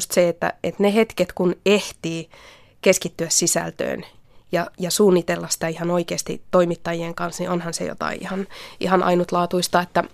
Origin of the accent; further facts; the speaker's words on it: Kempele, North Ostrobothnia, Finland; mä olen kotoisin tuolta Oulun seudulta ja Kempeleestä